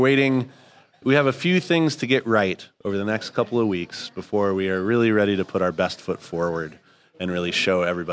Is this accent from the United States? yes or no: yes; Utah, United States; I grew up not eating seafood. I'm from Utah. That was not my thing growing up.